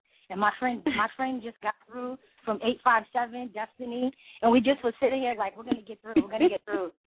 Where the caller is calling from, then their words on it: Boston, Massachusetts, United States; I'm calling from Boston.